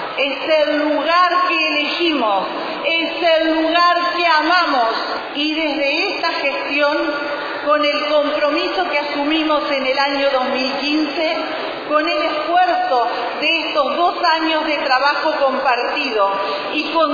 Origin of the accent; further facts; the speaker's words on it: Tierra del Fuego, Argentina; Todos somos fueguinos.